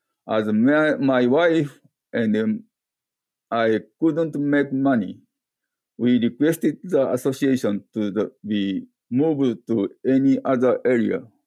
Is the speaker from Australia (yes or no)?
no; Yamagori, Aichi, Japan; English is a second language; I was born and grew up in Yamagori, Aichi Prefecture, Japan.